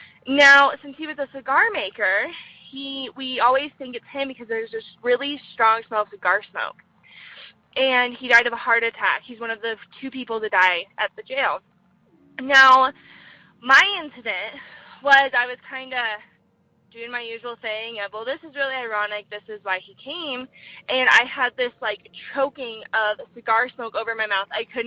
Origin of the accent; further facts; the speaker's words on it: Wyoming, United States; I'm from Wyoming.